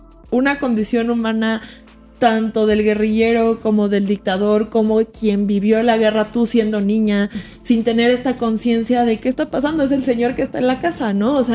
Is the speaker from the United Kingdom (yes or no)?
no; Mexico; yo soy mexicana